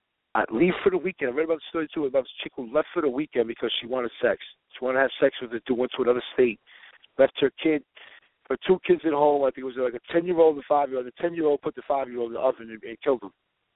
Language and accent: English; New York, United States; I'm from New York and I'm saying it. I don't give a fuck what you said about my city.